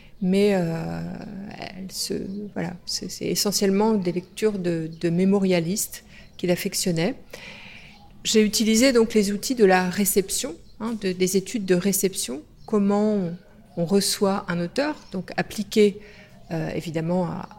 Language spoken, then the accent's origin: French; Brittany, France; now in Grenoble, France; ça fait bientôt 36 ans que j'habite à Grenoble. Je viens d'un pays plutôt de la mer. Je viens de Bretagne. Hein, mes racines sont bretonnes. Donc au début j'étais un peu dépaysée ici